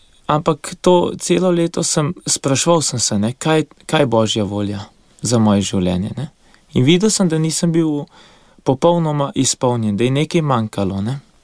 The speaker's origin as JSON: {"language": "Slovenian", "town": "Gorenja vas pri Šmarjeti", "region": "Southeast Slovenia", "country": "Slovenia", "said": "iz Gorenje vasi pri Šmarjeti. Izhajam iz družine šestih otrok. V osnovno šolo sem obiskoval v Šmarjeti, biotehniško gimnazijo v Novem mestu."}